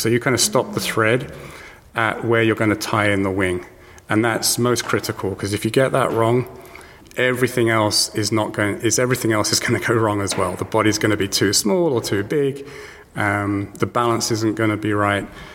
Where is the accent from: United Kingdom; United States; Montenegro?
United Kingdom; South West England; Well, you can probably tell my accent. I'm not from New York, but I learned fly fishing from my grandfather, which is probably what a lot of people will tell you. And that was obviously back in England, in the Southwest.